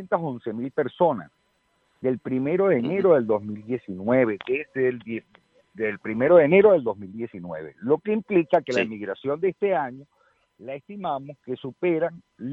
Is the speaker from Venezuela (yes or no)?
yes; Venezuela; moved away as an adult; also born or lived in United States; now in Spain; hace 5 años de Venezuela.